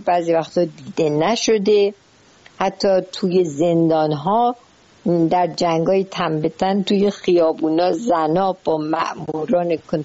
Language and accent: Persian; Ahvaz, Khuzestan, Iran; also born or lived in Tehran; و در جنوب ایران در شهرستان اهواز به دنیا اومدم، در اونجا دیپلم گرفتم و بعد به تهران رفتم، در تهران وارد دانشگاه شدم و بعد وکیل دادگستری شدم